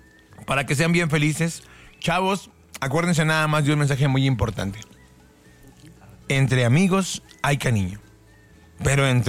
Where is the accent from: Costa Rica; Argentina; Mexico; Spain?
Mexico; Mexico City; Yo soy de CDMX y no sé dónde están los moteles, mijo.